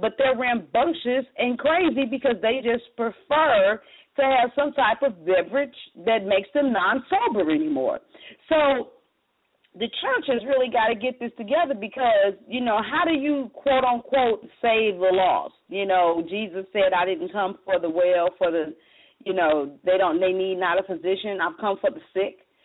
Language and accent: English; St. Louis, Missouri, United States; You know, for those of you that know I'm from St. Louis, I was a hairstylist for many, many years.